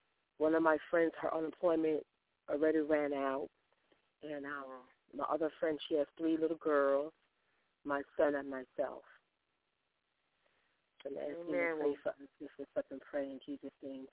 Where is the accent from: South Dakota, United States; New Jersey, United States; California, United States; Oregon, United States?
New Jersey, United States; Linden; I'm from Linden, New Jersey.